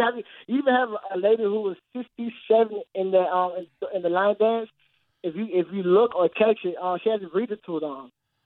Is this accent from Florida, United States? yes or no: yes; St. Petersburg, Florida, United States; I'm born and raised in St. Petersburg, Florida.